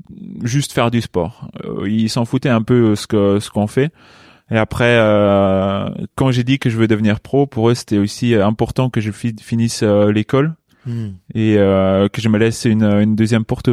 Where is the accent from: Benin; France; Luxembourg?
Luxembourg; moved away as an adult; À 18 ans, je suis parti de Luxembourg pour aller à Chambéry.